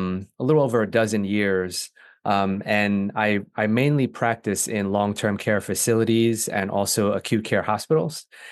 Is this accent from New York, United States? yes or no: yes; New York, United States; now in Connecticut, United States; from either growing up in the New York State area or going into different hospitals in New York or different nursing homes in my current state of Connecticut